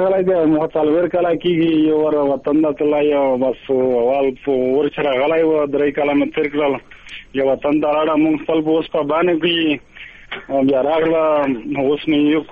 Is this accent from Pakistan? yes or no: yes; Khyber Pakhtunkhwa, Pakistan; مونگا دا وزیرستانی